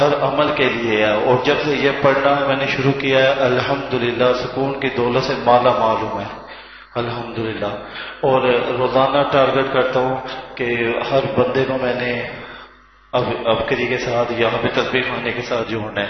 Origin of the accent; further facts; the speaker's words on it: England, United Kingdom; میں یو کے انگلینڈ سے آیا ہوں